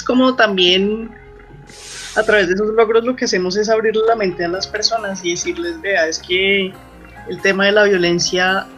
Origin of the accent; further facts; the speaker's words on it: Bogotá, Colombia; en su mayoría seguimos siendo bogotanas